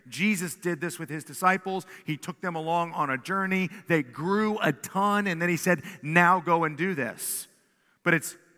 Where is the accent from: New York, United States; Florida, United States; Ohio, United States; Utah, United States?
Ohio, United States; Columbus; We said, we're from Columbus, Ohio.